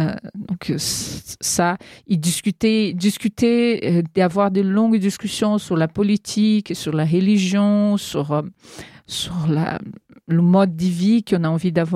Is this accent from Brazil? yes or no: yes; Brazil; parce qu'il y a un côté, quand on vient du Brésil, qui est...